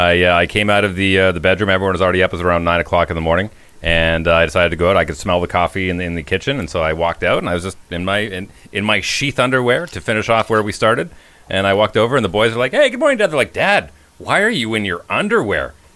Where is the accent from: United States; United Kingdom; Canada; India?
Canada; Fort McMurray, Alberta; Growing up in Fort McMurray, we got those every single night in the winter.